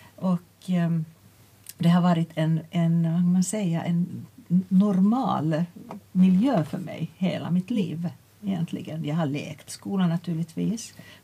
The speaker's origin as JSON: {"language": "Swedish", "country": "Finland", "said": "Ja, jag är ju från Finland som hörs tydligt och kommer från en lärarfamilj från min mors sida."}